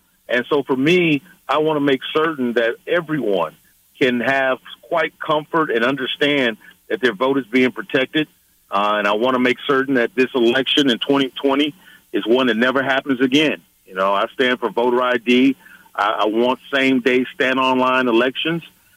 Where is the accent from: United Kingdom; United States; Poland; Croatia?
United States; Huntsville, Alabama; I'm from Huntsville, Alabama, where we put a man on the moon and missiles in the air to defend our country.